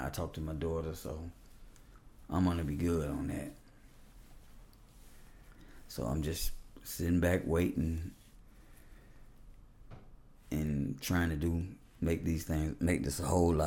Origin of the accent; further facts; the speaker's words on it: Atlanta, Georgia, United States; born there; now in Forest Park, United States; I was born in Atlanta. I moved from the city of Atlanta to over here in Forest Park, where I worked at Fort Gillem.